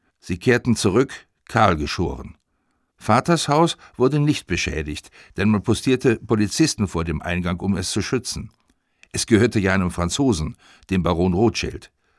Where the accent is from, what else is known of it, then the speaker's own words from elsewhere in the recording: Frankfurt, Hesse, Germany; now in Israel; Bei uns zu Hause in Frankfurt feierten wir ihn strikt nach dem hebräischen Kalender, obwohl wir den allgemeinen Kalender natürlich kannten.